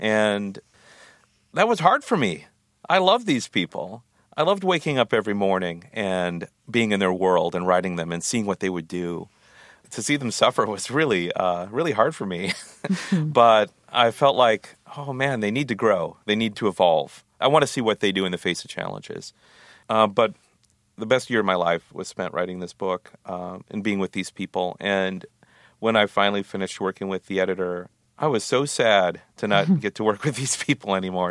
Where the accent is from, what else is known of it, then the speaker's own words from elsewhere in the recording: Minnesota, United States; That's the Minnesota I grew up